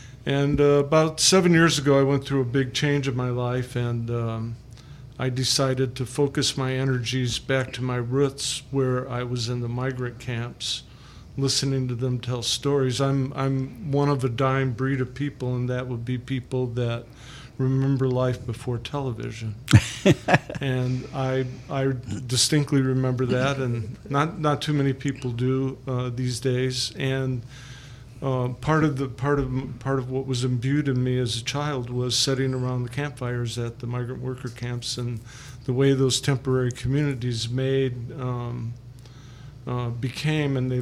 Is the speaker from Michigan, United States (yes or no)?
yes; Michigan, United States; Yeah, my background is I'm from southwestern Michigan, and my parents' families moved there, and they started moving there in 1937 as migrant workers.